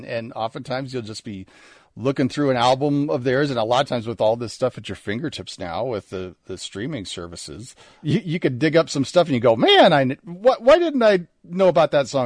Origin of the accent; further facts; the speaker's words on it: Chicago, Illinois, United States; But again, going back to Svengoolie, growing up in the Chicago area, I can remember Svengoolie showing Gamera movies.